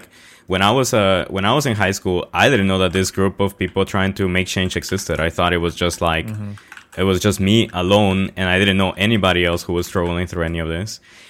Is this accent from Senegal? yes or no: no; Guatemala; English is a second language; now in Boston, United States; when I came to the United States, I knew that things were going to be difficult. I was coming from Guatemala, you know, trying to seek for a better life. And, you know, I came to Boston.